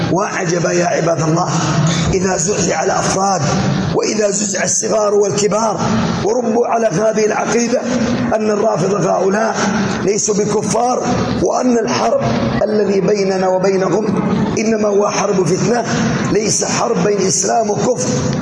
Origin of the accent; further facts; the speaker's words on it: Yemen; لسنا في شك من ديننا ومن بلادنا اليمن اليمن الحبيب